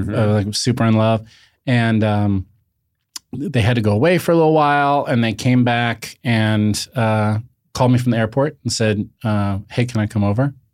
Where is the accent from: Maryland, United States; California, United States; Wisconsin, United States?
California, United States; Los Angeles; I'm born and raised in Los Angeles. And then my job was here.